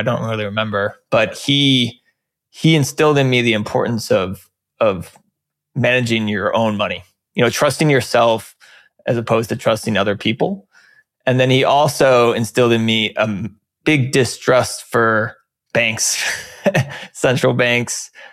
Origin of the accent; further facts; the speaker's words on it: United States; gave us a pretty good quality of life growing up in the United States.